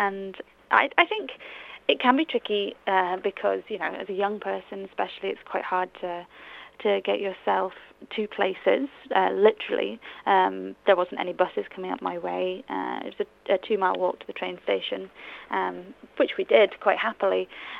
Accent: Edale, East Midlands, United Kingdom; I'm from Edale, right at the top end. I enjoy Edale very much. I actually still go back on a very regular basis because my family's still in the Peak District.

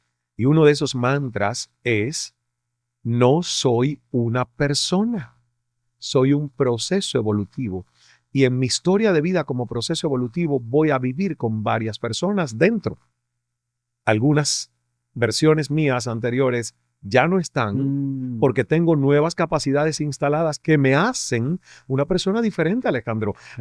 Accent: Cuba; Y también para mí como cubano es decir, fuck you.

